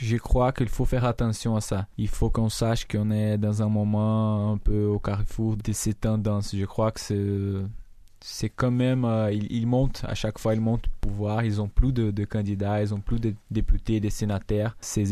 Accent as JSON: {"language": "French", "country": "Brazil", "second_language": "French", "said": "comme on vient d'une petite ville, c'est quand même loin de Rio de Janeiro"}